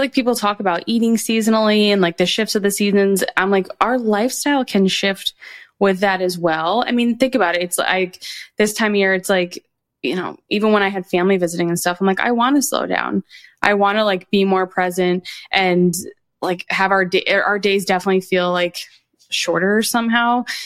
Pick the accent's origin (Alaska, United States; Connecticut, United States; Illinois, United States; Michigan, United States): Connecticut, United States; now in US South; I know I live in the South, guys. I know. But I'm from Connecticut. So I spent my whole life being very cold.